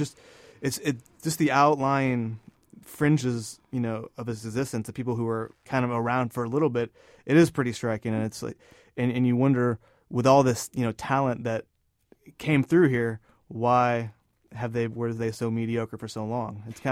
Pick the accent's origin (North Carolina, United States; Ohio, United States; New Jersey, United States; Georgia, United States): Georgia, United States; Atlanta; And I'm from Atlanta, and I went to the University of Georgia, and college football is so huge down there.